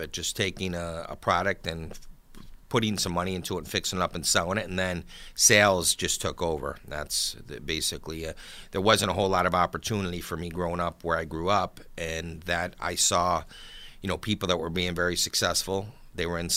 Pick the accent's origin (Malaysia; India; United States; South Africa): United States; Buffalo, New York; now in Hamburg, United States; Yes, I grew up in South Buffalo, right off of Seneca Street. And I lived there until I was about 30 years old. Then I moved out to Hamburg, and I've been out in Hamburg ever since. Born and raised.